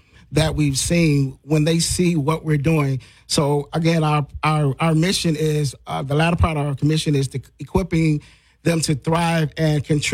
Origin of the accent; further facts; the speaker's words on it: Detroit, Michigan, United States; I grew up in Detroit, as you know